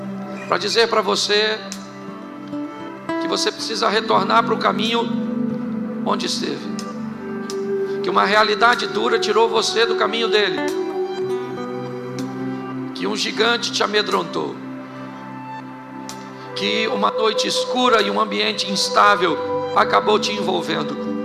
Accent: Rio de Janeiro, Brazil

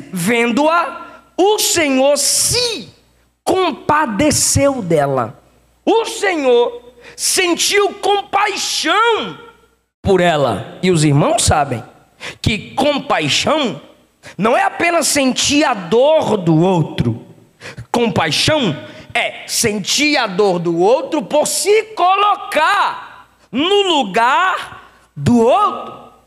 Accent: Ilhéus, Bahia, Brazil; Lá na Bahia, onde nasci, na cidade de Ilhéus, no bairro Senhora da Vitória, rua São Lucas, minha casa, casa 76.

